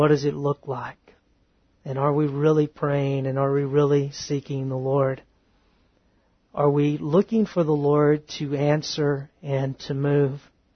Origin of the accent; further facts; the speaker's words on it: Texas, United States; I'm from the South, and I am from Northeast Texas, that is overly religious.